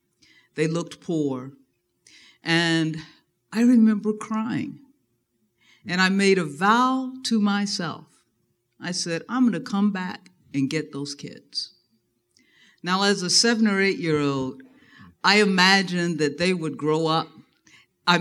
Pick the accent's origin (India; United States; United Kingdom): United States; Dayton, Ohio; I was born and raised in Dayton, Ohio. Dayton was and still is a very segregated city.